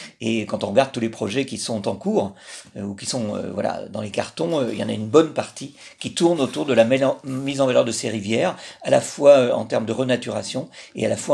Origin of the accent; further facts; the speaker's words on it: Moulins, Auvergne-Rhône-Alpes, France; Je suis né sur l'Allier. Je suis moulinois et j'ai passé mon enfance sur le bord de l'Allier